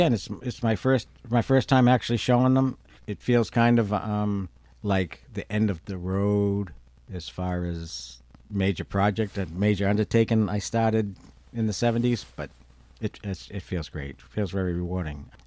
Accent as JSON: {"language": "English", "town": "Boston", "region": "Massachusetts", "country": "United States", "tie": "born or raised there", "said": "Oh, so growing up in the Boston area, Gil Raines was an attraction merely because bands played really well when they played there."}